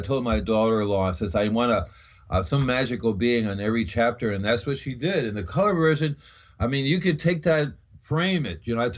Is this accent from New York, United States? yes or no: yes; New York City, New York, United States; But I know Queens. I'm from New York City myself.